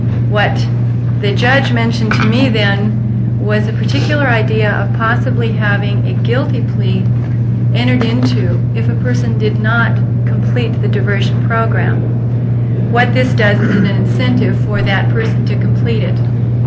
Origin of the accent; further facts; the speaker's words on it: Bend, Oregon, United States; I'm from Bend, Oregon.